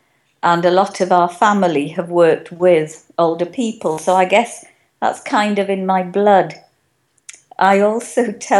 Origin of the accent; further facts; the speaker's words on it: Wales, United Kingdom; They know that I'm an Indian, although I think I'm obviously Welsh because I grew up there. I'm the internationally negotiated correct height, which is 5'2¾".